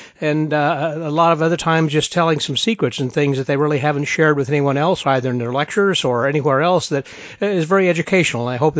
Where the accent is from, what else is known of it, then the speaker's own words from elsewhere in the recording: Texas, United States; You know, I'm from Texas, and that's just kind of a natural thing I do for everybody